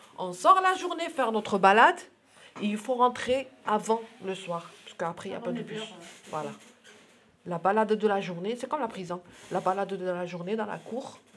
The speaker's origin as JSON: {"language": "French", "country": "France", "said": "On a le droit de vivre comme tous les Français. On est des Français."}